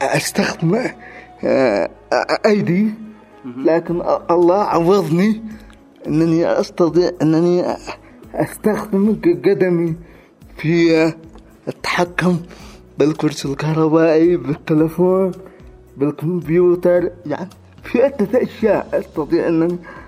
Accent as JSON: {"language": "Arabic", "region": "Amran", "country": "Yemen", "also_born_or_lived": "Sanaa", "said": "من عمران، من مواليد عمان العاصمة."}